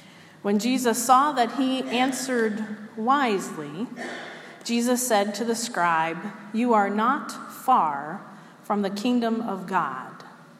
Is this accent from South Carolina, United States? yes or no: no; Pittsburgh, Pennsylvania, United States; Now, growing up near Pittsburgh, Pennsylvania, I can't help but think of Fred Rogers when I hear the word neighbor.